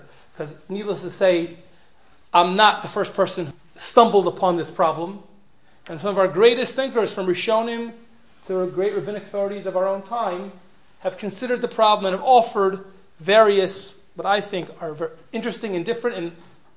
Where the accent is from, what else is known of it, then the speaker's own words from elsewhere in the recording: United States; I first came to really think about this topic in a deep way, more as an American than as a Jew.